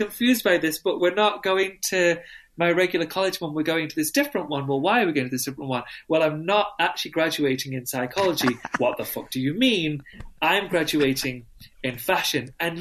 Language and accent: English; Doncaster, Yorkshire and the Humber, United Kingdom; I'm from South Yorkshire, a place called Doncaster.